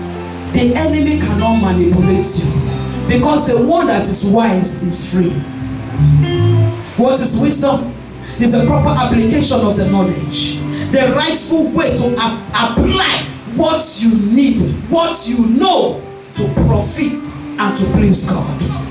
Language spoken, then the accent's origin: English; Edo, Nigeria; I'm from Edo State. I know hear my language.